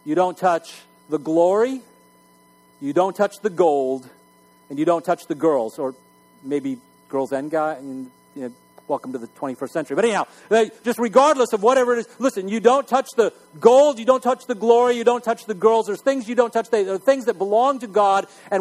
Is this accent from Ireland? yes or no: yes; Ireland; You know, I'm Irish, so, you know, we know how to tell a story anyhow.